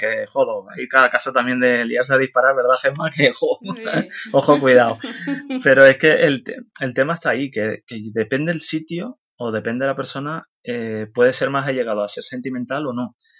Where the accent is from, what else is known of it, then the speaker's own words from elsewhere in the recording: Canary Islands, Spain; also born or lived in Netherlands; muchos hemos emigrado a Venezuela también y a Europa, ¿no? Como mis abuelos también fueron a Holanda por eso nací ahí. Pero nosotros los canarios, yo personalmente, yo me considero muy latino.